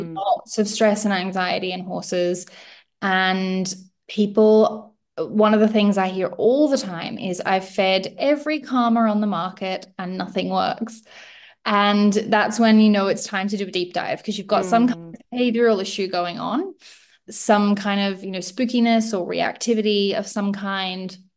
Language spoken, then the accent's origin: English; Australia; I was born and raised in Australia, so I did my degree over there as well.